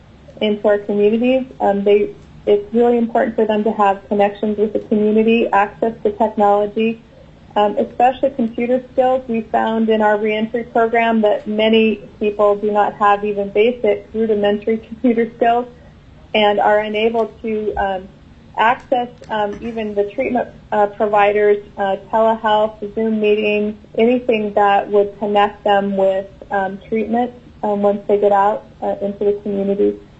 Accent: Fairbanks, Alaska, United States; I am from Fairbanks, Alaska.

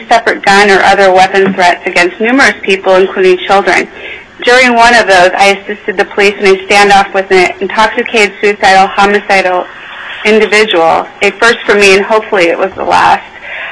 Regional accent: Petersburg, Alaska, United States; I was born and raised in Petersburg.

